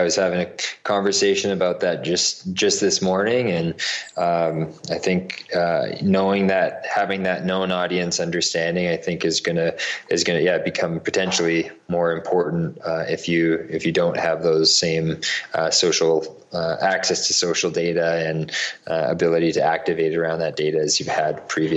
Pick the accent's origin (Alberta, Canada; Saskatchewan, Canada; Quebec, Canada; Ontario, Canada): Alberta, Canada; Calgary; I grew up in Calgary, Canada